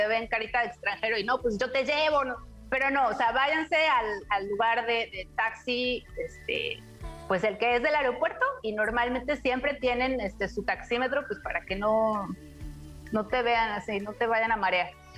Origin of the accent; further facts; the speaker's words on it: Mexico; como mexicano, hasta donde yo me quedé